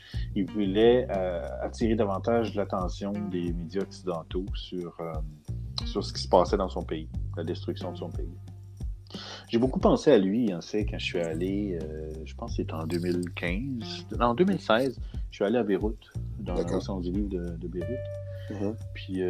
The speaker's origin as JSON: {"language": "French", "town": "Saint-Pierre-de-Wakefield", "region": "Quebec", "country": "Canada", "said": "Moi, je viens de Saint-Pierre-de-Wakefield, qui est à peu près une demi-heure au nord de Gatineau."}